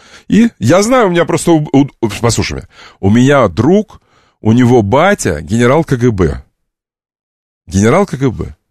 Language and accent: Russian; Siberia, Russia; Как сибиряк, я тебе говорю, мы бы, сибиряки бы